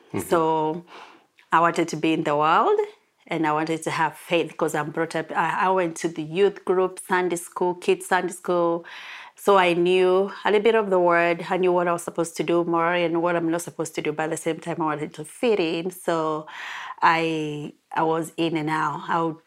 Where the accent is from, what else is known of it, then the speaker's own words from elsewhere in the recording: Kenya; English is a second language; I was born in Kenya, mm-hmm, raised up by a Christian family.